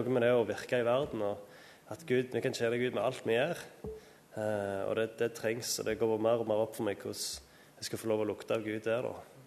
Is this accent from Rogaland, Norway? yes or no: yes; Klepp, Rogaland, Norway; ja, og jeg er fra Klepp.